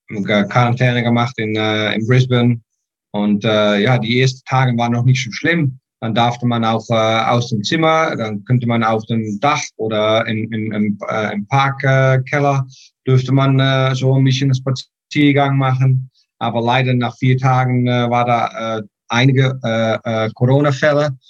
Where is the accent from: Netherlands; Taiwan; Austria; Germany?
Netherlands; German is a second language; now in Australia; ich komme aus Holland.